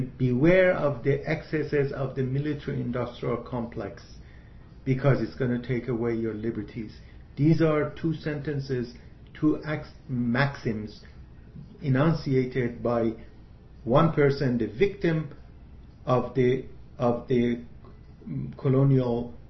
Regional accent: Natanz, Isfahan, Iran; my hometown of Natanz, Iran

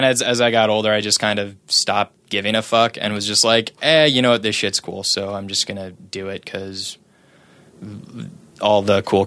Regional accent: Northbrook, Illinois, United States; also born or lived in Chicago; Northbrook, Illinois, I was born in Chicago and raised in Northbrook.

